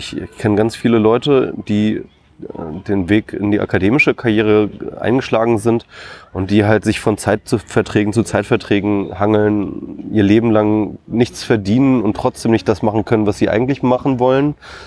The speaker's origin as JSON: {"language": "German", "town": "Isernhagen", "region": "Lower Saxony", "country": "Germany", "tie": "born or raised there", "said": "Ich komme aus Hannover ursprünglich, bin ich dort in Hannover in der Nähe aufgewachsen, Isernhagen, um genau zu sein."}